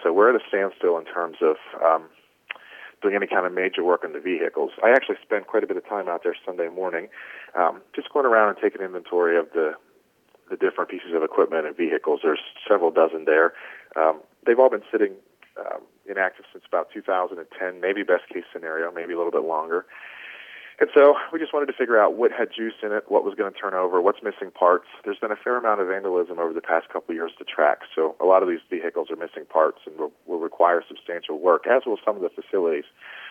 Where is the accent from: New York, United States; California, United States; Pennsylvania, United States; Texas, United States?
Pennsylvania, United States; Franklin; I'm from Franklin, was born and raised, and then went off to college and eventually moved back to the area and set up a company here in the oil region